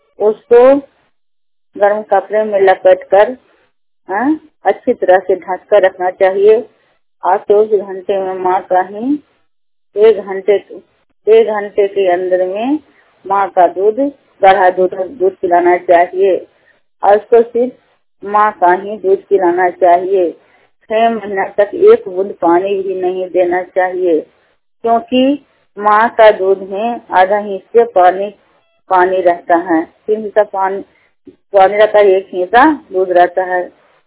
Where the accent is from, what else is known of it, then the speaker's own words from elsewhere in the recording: Keshavpur, India; मैं केशवपुर के रहने वाली हूँ, अभी सब प्रखंड के हूँ।